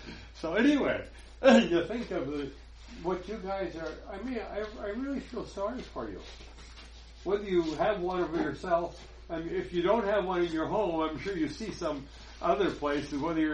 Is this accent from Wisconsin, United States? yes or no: yes; Green Bay, Wisconsin, United States; You know, I grew up in Green Bay, Wisconsin. I mean, I'm not a foreigner.